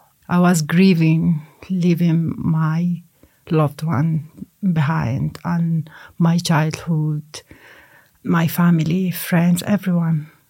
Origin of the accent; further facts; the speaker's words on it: Sudan; English is a second language; moved away; because I came with my status from Sudan